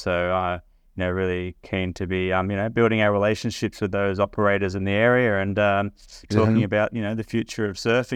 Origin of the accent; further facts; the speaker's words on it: Cronulla, New South Wales, Australia; also born or lived in Maroubra; Look, I was born in Maroubra, grew up in Cronulla.